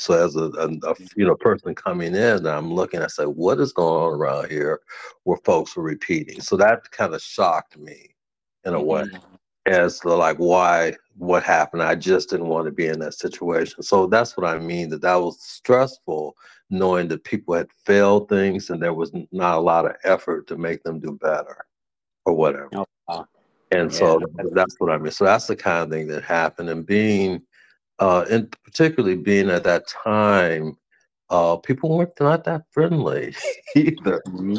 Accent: Cleveland, Ohio, United States; I was born in Cleveland, Ohio, and I attended the Cleveland public school system.

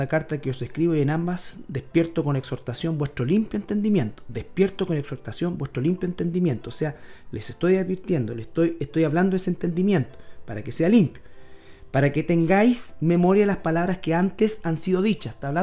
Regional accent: Chile; que, sobre todo si somos chilenos

